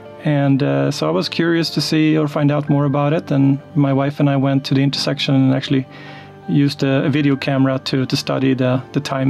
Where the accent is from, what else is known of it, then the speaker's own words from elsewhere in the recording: Sweden; now in Beaverton, United States; So, I grew up in Sweden.